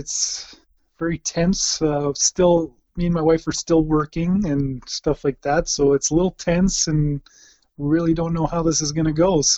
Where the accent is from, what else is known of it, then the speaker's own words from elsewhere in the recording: Vauxhall, Alberta, Canada; I grew up in Vauxhall, Alberta, about 20 minutes north of Taber, Alberta.